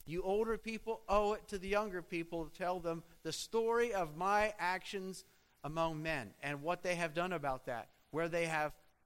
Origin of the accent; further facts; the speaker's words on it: Pennsylvania, United States; I was born in 1953. And I was born near Harrisburg, Pennsylvania, in what is called the Old Mennonite Church, or Lancaster Conference, to be specific.